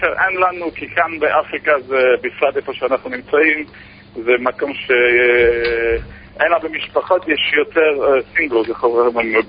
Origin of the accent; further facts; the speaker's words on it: Canada; now in Congo; אני בקנדה.